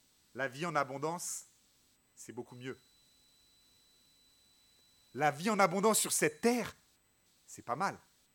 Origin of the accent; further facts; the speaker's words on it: France; Je suis français, blanc